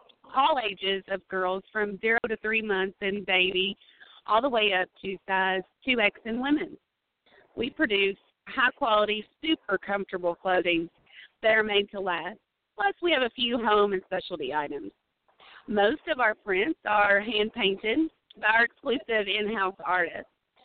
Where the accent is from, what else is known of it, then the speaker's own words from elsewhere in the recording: Kentucky, United States; I'm from the Northern Kentucky area